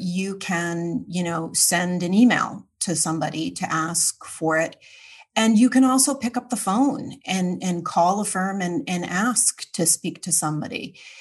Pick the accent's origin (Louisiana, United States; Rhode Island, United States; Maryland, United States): Rhode Island, United States; I grew up in Rhode Island.